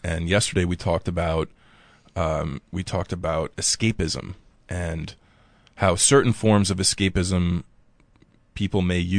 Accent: New York, United States; I spent my whole life growing up in the New York area

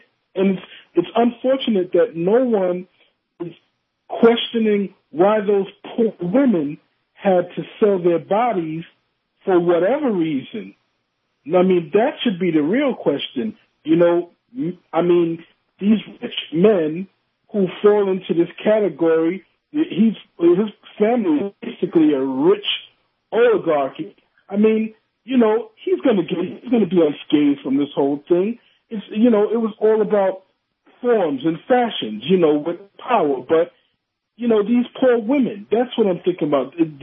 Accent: Bronx, New York, United States; from the Bronx.

